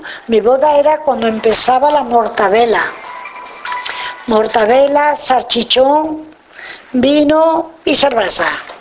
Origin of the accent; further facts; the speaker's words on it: Madrid, Community of Madrid, Spain; entonces soy madrileño.